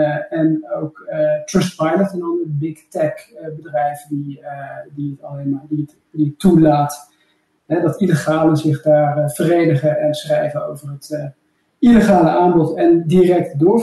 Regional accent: Doesburg, Gelderland, Netherlands; kom uit Doesburg, ligt in Gelderland, ergens in de buurt van Arnhem.

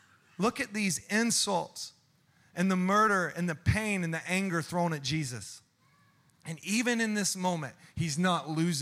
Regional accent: the South, United States; I grew up in the South, you know.

